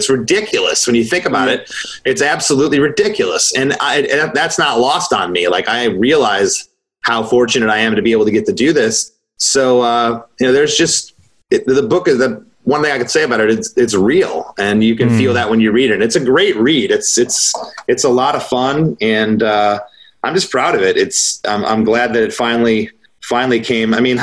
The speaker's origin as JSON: {"language": "English", "region": "Michigan", "country": "United States", "tie": "born there", "said": "I was born in Michigan and September 27th."}